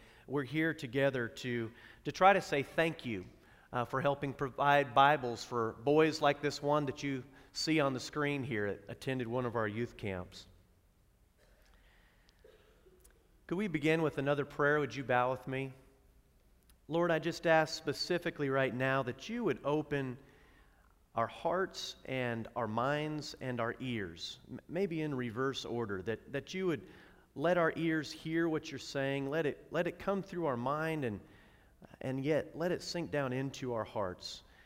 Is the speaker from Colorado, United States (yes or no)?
no; Oregon, United States; I grew up in Oregon.